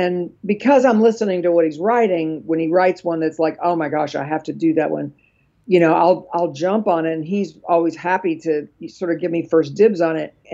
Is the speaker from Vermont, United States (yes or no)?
no; West Virginia, United States; And I'm from West Virginia.